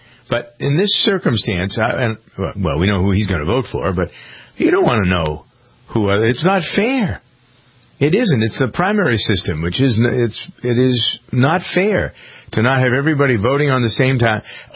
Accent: Framingham, Massachusetts, United States; This all started in my hometown of Framingham, Massachusetts

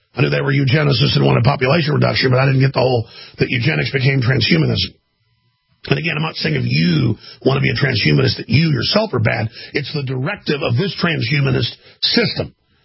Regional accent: Texas, United States; I'm an American, I'm a Texan, I'm a Christian.

